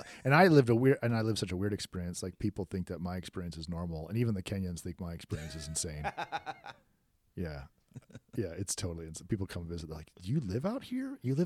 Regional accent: Washington, United States; moved away as an adult; now in Texas, United States; I grew up in a forest. I don't know if you know, but I grew up in the Northwest.

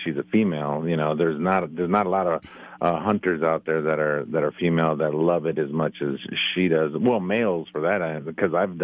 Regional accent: Yuma, Arizona, United States; born there; I'm actually from the West Coast. I was born in Yuma, Arizona, and my grandfather was a transplant from Minnesota

